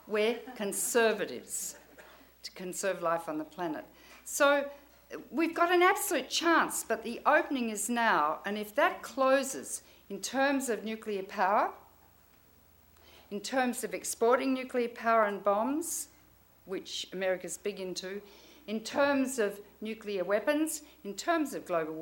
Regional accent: Australia; I'm Australian, I'm allowed to say that.

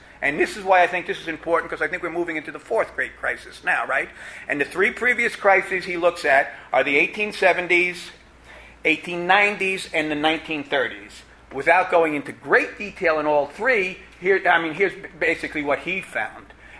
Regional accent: New Jersey, United States; I grew up in the New York, North Jersey area

